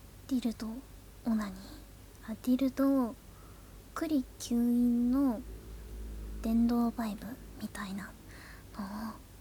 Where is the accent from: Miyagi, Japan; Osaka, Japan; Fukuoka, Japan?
Fukuoka, Japan; 今は地元の福岡に住んじょって